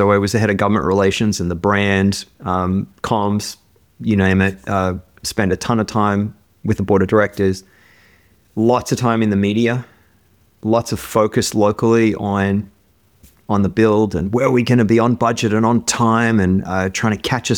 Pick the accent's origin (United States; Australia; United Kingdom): Australia; moved away; And that's sort of what it feels like after you've been in North America as an Australian for, in my case, 30 years. Yeah. You know, your accent is still there. It's how you grow up and it's how you talk, but it's definitely lost its edge.